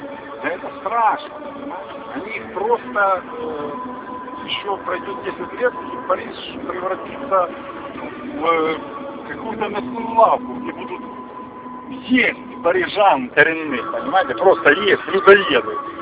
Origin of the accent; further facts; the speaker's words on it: Kyiv, Ukraine; Нет, я родился в Киеве. Я сам киевлянин. Просто отец у меня составыш. И вот я был, я там вырос.